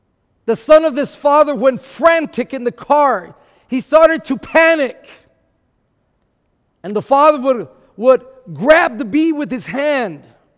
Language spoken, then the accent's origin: English; Texas, United States; also born or lived in California; now in Milwaukee, United States; I'm originally from South Texas. Then I was in California for a good season there in the ministry of Victor Outreach. But when I came here to shepherd and pastor the beautiful city of Milwaukee